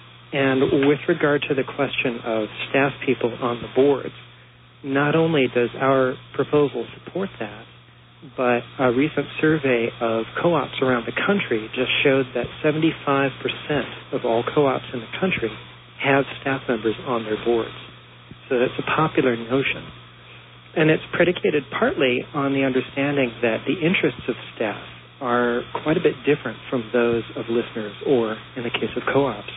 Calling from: Columbus, Ohio, United States; I'm calling from Columbus, Ohio.

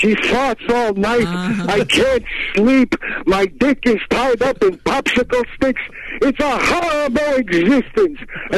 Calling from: Philadelphia, Pennsylvania, United States; My name is … I'm calling from Philadelphia.

